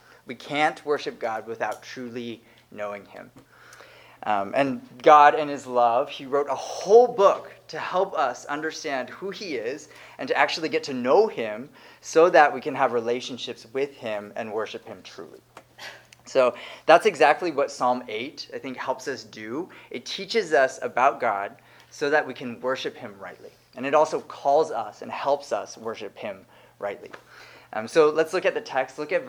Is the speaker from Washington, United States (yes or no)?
no; Texas, United States; I definitely don't speak Korean. I'm definitely not from Korea. I definitely speak English, and I'm from Texas."